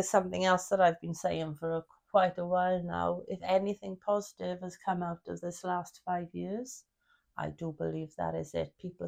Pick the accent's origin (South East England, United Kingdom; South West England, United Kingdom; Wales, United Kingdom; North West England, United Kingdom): Wales, United Kingdom; I know I hide it very well, but I'm not from around here. I'm from Wales.